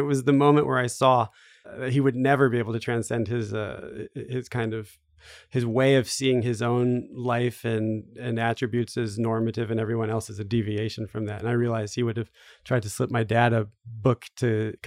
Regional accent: New York, United States; that I spoke English, that I'm American, that I'm from New York.

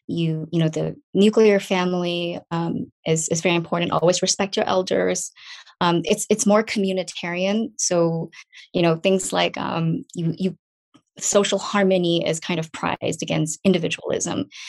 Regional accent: Singapore; growing up in Singapore helped to kind of feed that view

